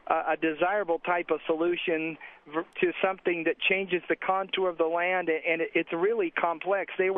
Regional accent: La Conchita, California, United States; I'm actually from the La Conchita area. Currently, I'm on a business trip in Florida

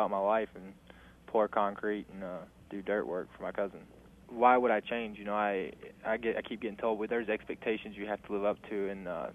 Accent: Columbia, Kentucky, United States; it's kind of like my hometown, Columbia, Kentucky. You know, they all stand behind me, and it's been really good.

